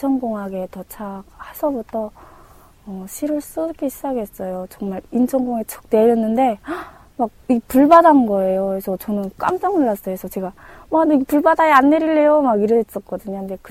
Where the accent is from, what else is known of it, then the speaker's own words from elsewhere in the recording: Haeju, South Hwanghae, North Korea; moved away as an adult; now in South Korea; 또 저희 고향에 되게 북한의 어대명산인 구월산이 있어요. 그 구월산이 마주 보이는 곳에 저는 자랐습니다.